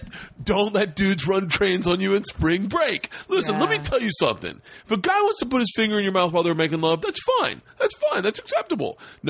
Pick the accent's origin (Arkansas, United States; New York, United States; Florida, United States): Florida, United States; Tampa; I grew up in Tampa. I loved strip clubs.